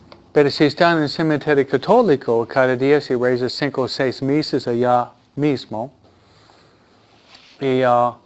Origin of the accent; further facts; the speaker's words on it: northeast, Mexico; los que viven de la parte del noreste de donde vengo yo